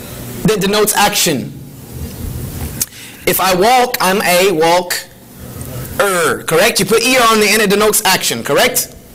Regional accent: the South, United States; I'm from the South. Our grammar is completely different.

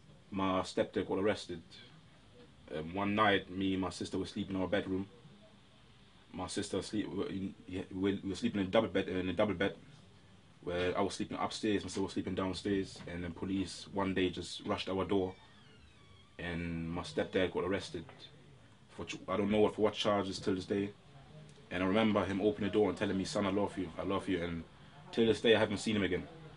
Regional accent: Bremen, Germany; I was born and raised in Germany, in Bremen City, which is next to Hamburg and next to Hannover, which is in the north side of Germany. I was raised by a Ghanaian mom and by my stepdad, who is of American background.

